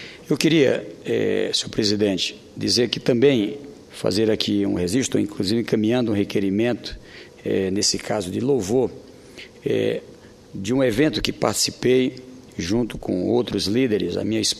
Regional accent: Oeiras, Piauí, Brazil; Oeiras, a minha cidade natal, no Piauí

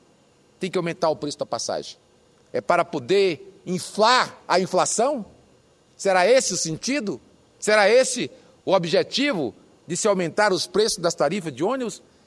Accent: Fortaleza, Ceará, Brazil; Lá na minha cidade, em Fortaleza, no meu estado do Ceará

